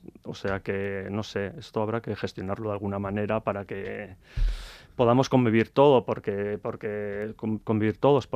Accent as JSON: {"language": "Spanish", "town": "Pasaia", "region": "Basque Country", "country": "Spain", "said": "nosotros somos de Pasaya, y en Pasaya también hemos sufrido este fenómeno"}